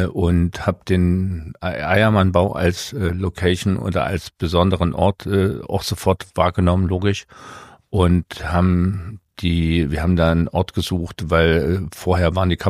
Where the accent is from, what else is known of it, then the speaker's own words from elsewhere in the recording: Jena, Thuringia, Germany; Ich bin ja im Darmviertel aufgewachsen. Darmviertel war damals eher kinderreiche Familien oder eher ärmere Leute